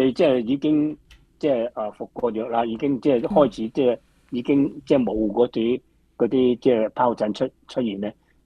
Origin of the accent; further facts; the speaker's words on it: Guangdong, China; 一般我哋广东人讲啊，